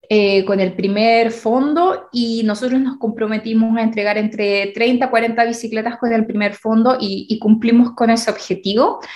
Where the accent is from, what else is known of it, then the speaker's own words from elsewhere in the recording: Chile; now in Wollongong, Australia; yo soy de Chile